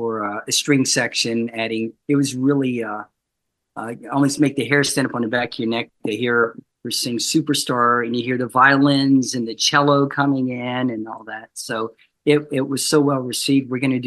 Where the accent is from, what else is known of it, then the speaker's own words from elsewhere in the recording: the South, United States; I had to shovel snow. I'm from the South. I don't shovel snow.